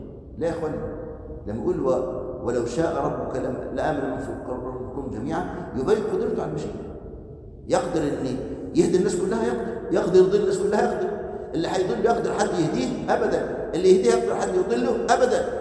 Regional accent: Egypt; الله يرحم أحد أخواننا الدعاء كان مرة عندنا في مصر

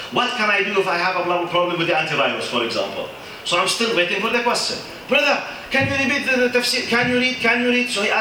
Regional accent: Jordan; born there; first language Arabic; English is a second language; I was born in Jordan, I'm an Arab, this is my language

